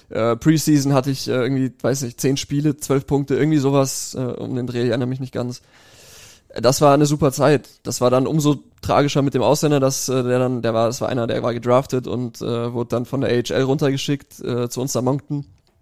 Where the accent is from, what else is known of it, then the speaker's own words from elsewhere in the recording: Cologne, North Rhine-Westphalia, Germany; Die Berge, das hast du ja hier in Köln, vor allem wo ich herkomme, ja gar nicht.